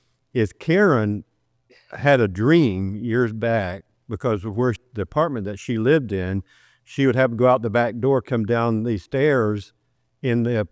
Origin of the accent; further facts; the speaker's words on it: West Virginia, United States; if I smiled, you'd know I was from West Virginia.